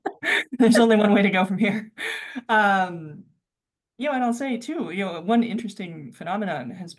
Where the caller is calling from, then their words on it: Washington, District of Columbia, United States; I'm calling from Washington, D.C., and, you know, this is where a lot of very elite people make decisions, right?